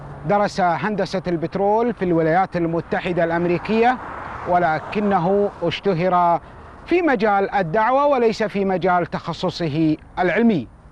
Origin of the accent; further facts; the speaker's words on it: Kuwait; من الكويت أحييكم وأقدم لكم هذه الحلقة